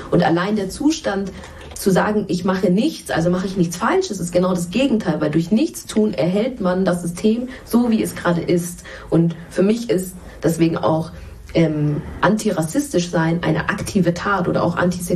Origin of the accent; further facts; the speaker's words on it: Munich, Bavaria, Germany; ich komme ja auch aus München